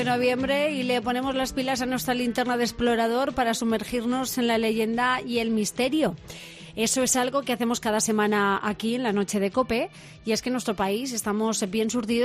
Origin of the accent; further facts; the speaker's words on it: Pedro Muñoz, Castilla-La Mancha, Spain; Y empezamos por el mejor sitio, fíjate, por mi pueblo, Pedro Muñoz.